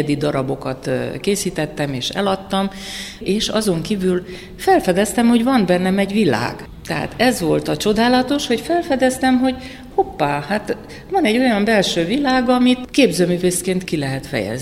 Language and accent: Hungarian; Oradea, Bihor, Romania; nagyon jó művészek voltak Váradon. Ebbe a forrongó légkörben ott nőttem fel én is.